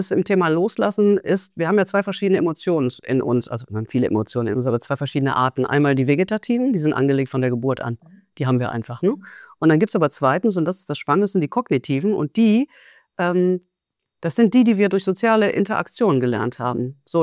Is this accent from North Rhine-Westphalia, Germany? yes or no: yes; Cologne, North Rhine-Westphalia, Germany; ich bin in Köln groß geworden, die Türken waren meine besten Freunde.